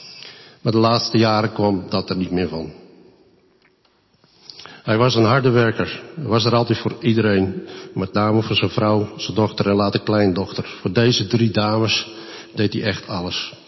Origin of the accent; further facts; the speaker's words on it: Friesland, Netherlands; Iets waar ik als Fries tot mijn spijt te weinig van begrijp.